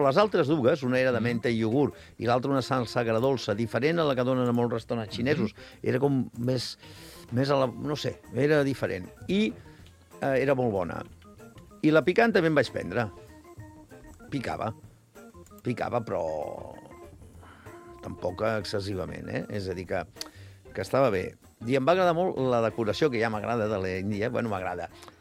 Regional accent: Pakistan; nosaltres dos som del Pakistan.

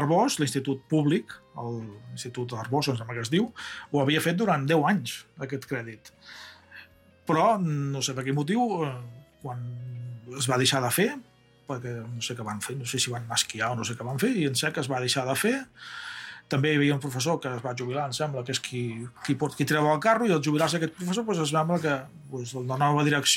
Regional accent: Reus, Catalonia, Spain; Jo soc de Reus, i a Reus és una ciutat molt gran. Quan jo era petit tenia 70.000 habitants, ara avui en dia en té 110.000, em sembla.

